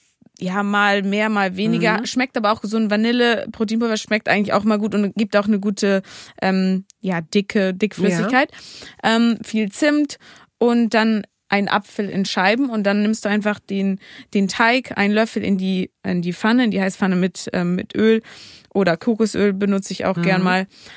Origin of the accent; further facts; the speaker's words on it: Hamburg, Germany; auch als Hamburgerin natürlich wichtig.